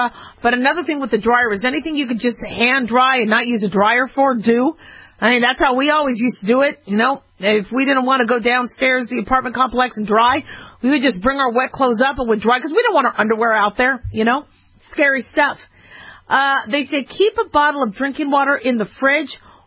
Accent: Arizona, United States; When you do water, when I grew up in Arizona, we had to water only certain times a day.

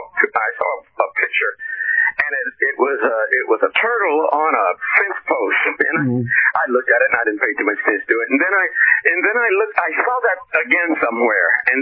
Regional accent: Danville, Kentucky, United States; I'm from Danville.

